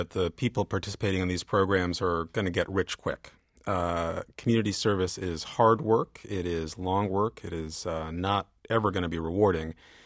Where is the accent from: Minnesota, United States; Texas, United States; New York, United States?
New York, United States; Bronx; Yeah, well, I grew up in the Bronx, not too far from Yankee Stadium. And I grew up in a neighborhood that was low income, mostly of color, African-American, Latino.